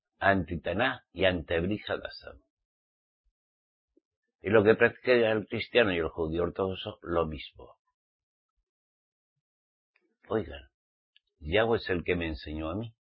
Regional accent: Spain; como española, a nosotros los españoles nos gusta mucho el jamoncito con tomate

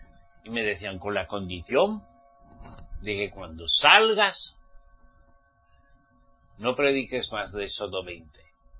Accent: Pamplona, Navarre, Spain; Yo quería que en toda mi tierra, Pamplona y Navarra, fuesen salvos.

